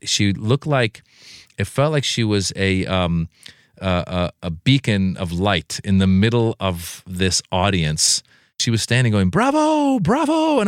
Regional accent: California, United States; I grew up in Marin County, Northern California. It's a very affluent area.

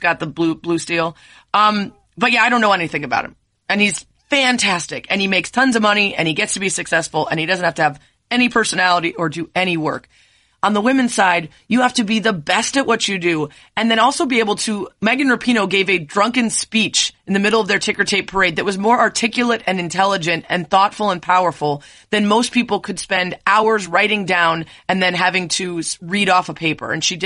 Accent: Chicago, Illinois, United States; My friend Kelly, that I grew up with here in Chicago, doesn't like any sports.

